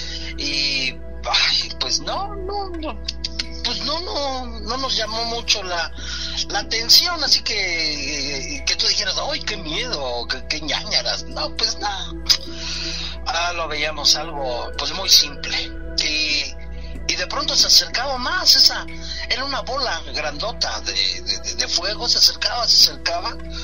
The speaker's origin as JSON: {"language": "Spanish", "region": "Querétaro", "country": "Mexico", "tie": "born or raised there", "said": "tener mis 2 años de vida allá en el rancho, 2 a 3 años. Ya después llegamos acá a la ciudad de Querétaro"}